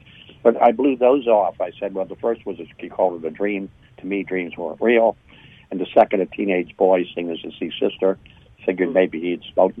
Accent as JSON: {"language": "English", "region": "New York", "country": "United States", "said": "I used to be a stockbroker and a securities analyst on Wall Street in New York City. I'm from New York."}